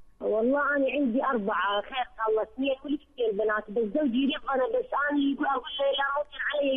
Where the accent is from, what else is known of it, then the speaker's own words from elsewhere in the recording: Iraq; من العراق.